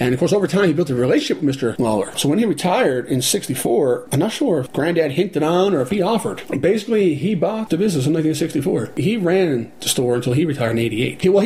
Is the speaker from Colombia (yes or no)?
no; Foxtrap, Newfoundland and Labrador, Canada; I'm from Foxtrap, Exception Bay South, on the Avalon Peninsula of Newfoundland.